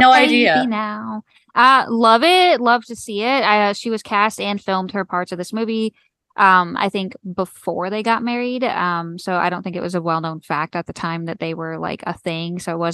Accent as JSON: {"language": "English", "region": "Kentucky", "country": "United States", "said": "I'm from Kentucky. We speak a language of our own."}